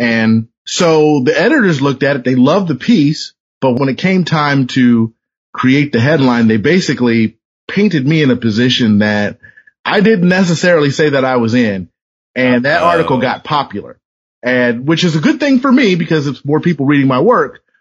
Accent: Fort Wayne, Indiana, United States; also born or lived in Bloomington; My background is I come from a little town in northeast Indiana called Fort Wayne, and I lived there most of my life between there and Indianapolis and Bloomington, Indiana.

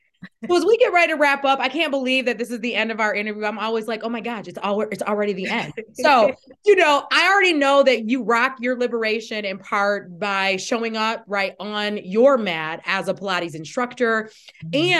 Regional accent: Kalamazoo, Michigan, United States; And I'm this woman from Kalamazoo, Michigan, right? I don't come from Chicago. I don't speak that language.

